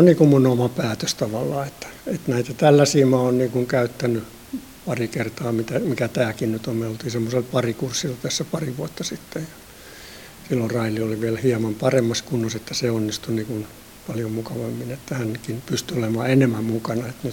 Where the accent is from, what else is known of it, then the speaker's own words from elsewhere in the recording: Mäntsälä, Uusimaa, Finland; mä oon Mäntsälästä kotoisin.